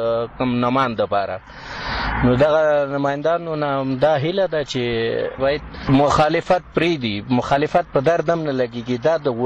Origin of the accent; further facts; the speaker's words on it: Kabul, Afghanistan; د کابل څخه یم